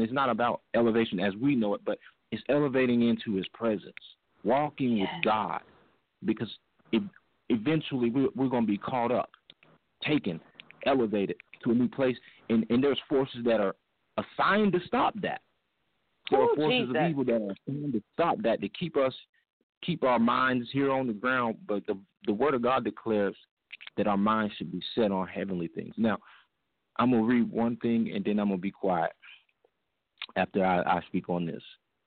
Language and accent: English; Kentucky, United States; I'm originally from Kentucky.